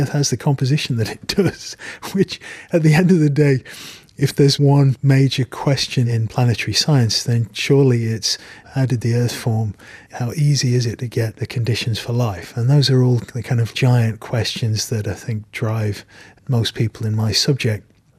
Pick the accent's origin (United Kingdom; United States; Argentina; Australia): United Kingdom; England; Well, look, I'm English.